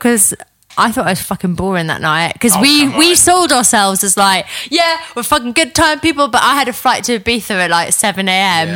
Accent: North East England, United Kingdom; I'm a Geordie. I'm never going to fucking miss a flight.

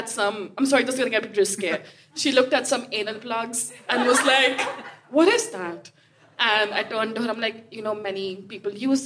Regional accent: India; A few years ago, my mum from India was visiting me. I'm Indian.

